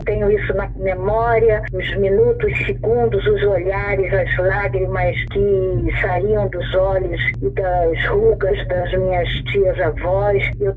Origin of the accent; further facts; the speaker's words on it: Rio de Janeiro, Brazil; E a minha família toda foi ameaçada de morte e teve que se exilar em Pernambuco inicialmente, depois indo para o Rio de Janeiro. E foi aí que eu cresci num gueto, no Morro da Providência.